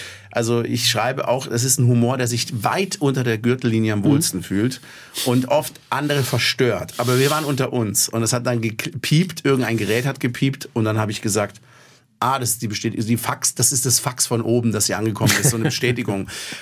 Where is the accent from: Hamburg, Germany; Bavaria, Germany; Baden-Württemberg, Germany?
Baden-Württemberg, Germany; born there; Ich bin halb Schwabe, aber halb aus Schlesien von meinem Vater. Ich bin aber im Schwarzwald geboren.